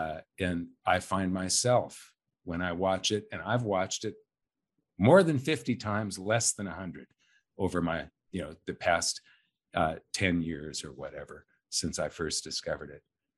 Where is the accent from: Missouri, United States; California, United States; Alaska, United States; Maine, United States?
California, United States; Los Angeles; I come from Los Angeles, and there back in the 70s and 80s and so on